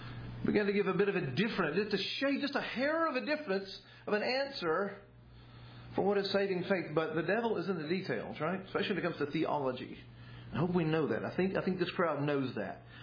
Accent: Georgia, United States; I'm from North Georgia. I got to say that slowly, right?

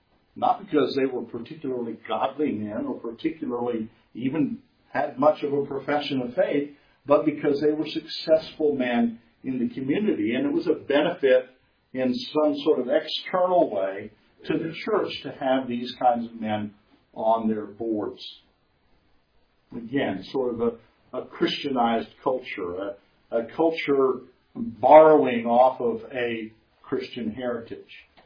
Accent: New Mexico, United States; When I was a boy growing up in New Mexico, and you have to sort of behind this is New Mexico is not part of the Bible Belt.

